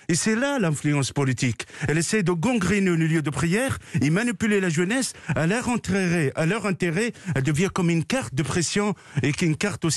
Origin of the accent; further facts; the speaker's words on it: France; Nous sommes tous des Français, nous sommes tous là, et on est fiers de nos origines, mais quand même, la France est notre patrie